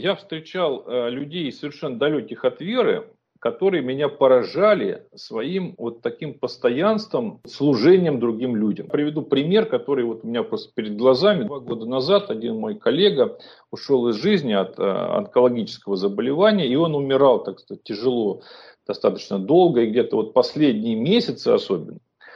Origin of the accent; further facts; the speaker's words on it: Saint Petersburg, Russia; если в моем родном городе, да, в Ленинграде